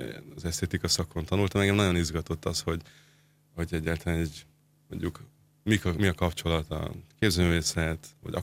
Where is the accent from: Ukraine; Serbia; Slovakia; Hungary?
Hungary; Budapest; két és fél éve közvetlenül a Klauzártértől egy sarokra lakom. Én ott is nőttem föl egy pár sarokra